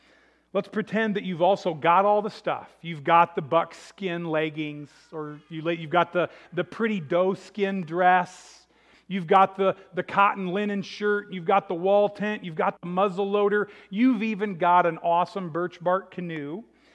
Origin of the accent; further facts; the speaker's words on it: Illinois, United States; I grew up near Peoria, Illinois, and south of Peoria is a place called Fort Crèvecoeur.